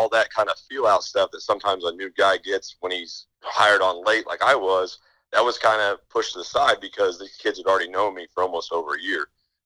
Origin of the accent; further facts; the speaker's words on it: Decatur, Illinois, United States; I'm actually from, born and raised in Decatur, Illinois. I went to high school there in Decatur, went to a private school, Decatur St. Teresa.